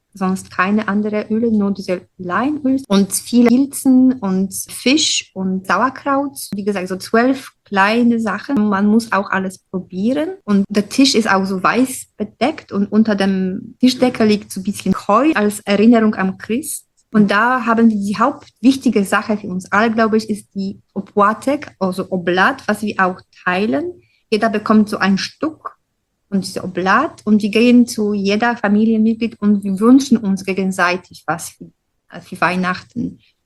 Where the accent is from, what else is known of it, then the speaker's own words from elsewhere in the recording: Poland; German is a second language; now in Bonn, Germany; Ich komme aus Polen und ich bin hier in Bonn schon seit 10 Jahren.